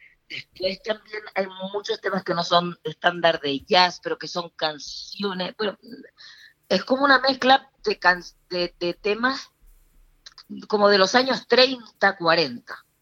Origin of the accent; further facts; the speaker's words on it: Santa Cruz, Canary Islands, Spain; aunque me crié en Santa Cruz, yo me siento lagunera. De donde me siento es la laguna.